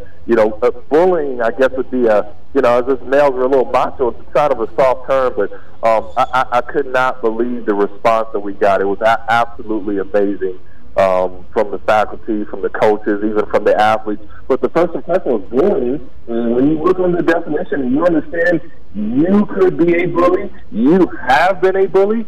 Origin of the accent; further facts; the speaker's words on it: Pasadena, California, United States; Obviously a Lakers fan, born and raised in Pasadena, California.